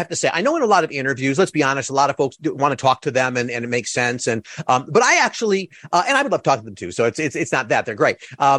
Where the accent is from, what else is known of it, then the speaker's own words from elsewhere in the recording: Chicago, Illinois, United States; Well, because I'm from Chicago. So love to see that.